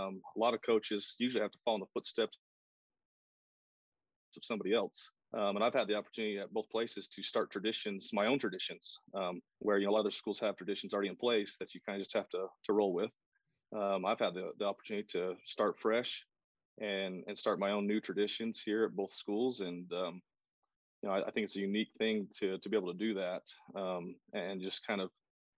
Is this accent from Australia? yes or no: no; Laketown, Utah, United States; So I'm from the Bear Lake area by, in Lake Town is the town I grew up in. A lot of people don't know where that's at, but it's up by Bear Lake.